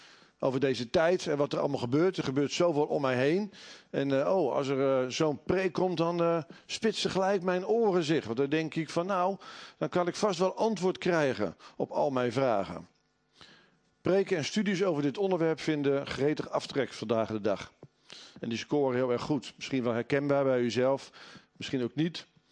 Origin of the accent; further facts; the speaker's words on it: Dordrecht, South Holland, Netherlands; Nou kom ik zelf gelukkig niet uit Nieuw Lekkerland, maar uit Dordrecht.